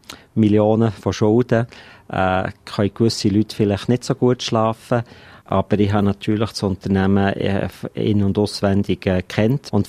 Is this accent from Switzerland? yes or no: yes; Bern, Switzerland; Die Wurzeln sind natürlich schon noch ein bisschen Bern-lastig.